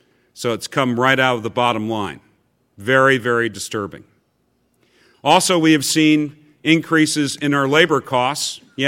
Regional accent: New Jersey, United States; I'm born and raised in Salem County, and I am proof that there is life below the Commodore Barry Bridge.

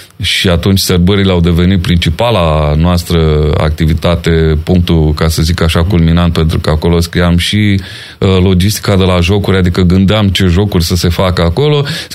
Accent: Piatra Neamț, Neamț County, Romania; Eu am crescut în Piatra Neamț, care avea pe vremea aia, cred că cel mai bun teatru din București.

